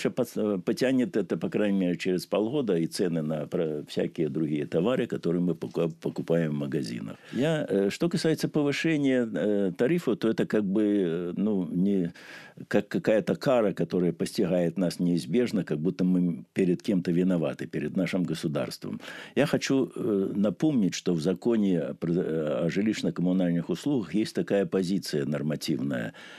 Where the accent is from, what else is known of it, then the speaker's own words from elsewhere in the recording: Belarus; Вот я, например, я сам белорус